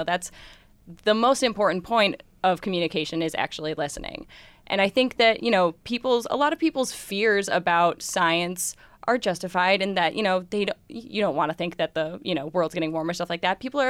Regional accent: Rochester, New York, United States; I'm from Rochester, so I have a lot of friends in the city who didn't go to U of R with me

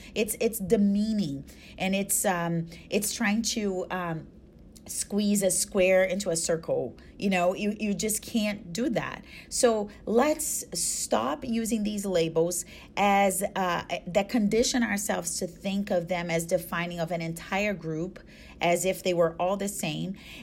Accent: Brazil; moved away as an adult; now in United States; I'm from Brazil. I came here, married an American citizen, became an American citizen. Therefore, I am now an American of Latino descent.

